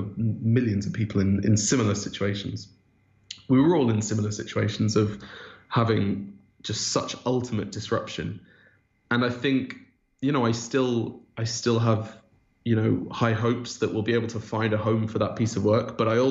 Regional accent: Auckland, New Zealand; born there; I was born in Auckland.

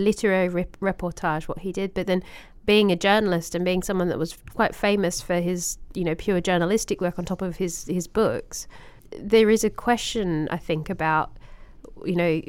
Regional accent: Australia; So I'm thinking of Songlines, particularly as an Australian.

